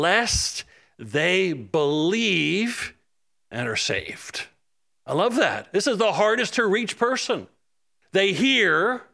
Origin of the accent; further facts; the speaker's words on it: New Jersey, United States; also born or lived in Pennsylvania; now in Florida, United States; New Jersey is where I was raised, got married and lived for 5 years in Pennsylvania. And then we moved to Florida 25 years ago